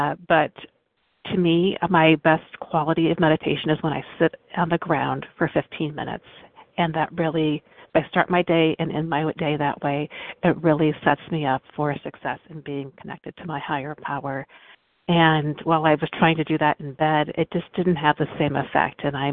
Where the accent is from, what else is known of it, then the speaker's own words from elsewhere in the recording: Midwest, United States; And in our house, here in California, it's not that cold. I'm from the Midwest.